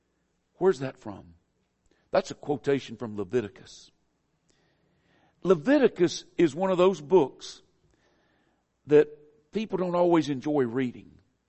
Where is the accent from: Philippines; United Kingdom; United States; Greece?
United States; the South; accent: southern; how do you think I came about my southern accent? It's pretty simple. I was born in the South. I've spent all but 4 years of my life in the South